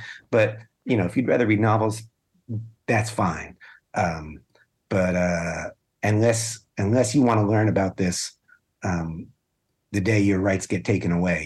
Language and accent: English; New York, United States; I was given a reading in my hometown. I was connecting New York, upstate New York, a little blue dot, but a mostly kind of red area.